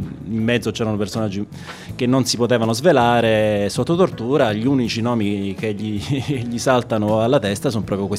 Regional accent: Reggio Calabria, Calabria, Italy; Io sono di Reggio

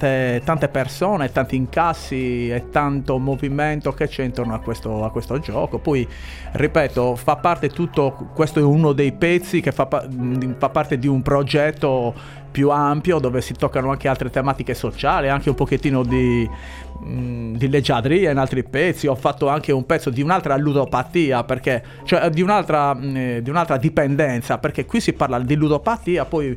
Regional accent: Pirri, Sardinia, Italy; Anch'io sono di Pirri.

